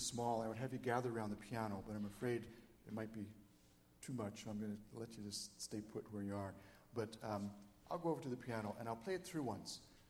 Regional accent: Buffalo, New York, United States; I'm originally from New York, from Buffalo, New York. And I grew up in the inner city of Buffalo, New York.

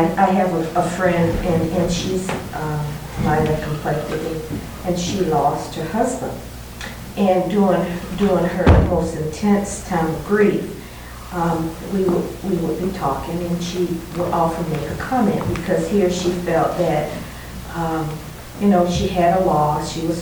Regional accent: the South, United States; Growing up in the South, I was very much aware of this color caste system, and then the Northwest in itself is something different for those of us of color

